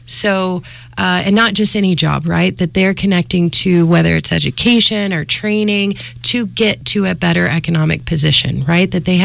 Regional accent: Texas, United States; I grew up in Texas, and my grandmother lived in Central Texas, and in a area that was traditionally agriculturally focused.

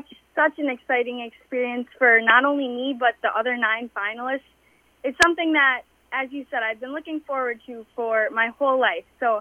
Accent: Minnesota, United States; I grew up in Stearns County alongside my siblings, Haley and Bryce, and my parents, Steve and Tammy

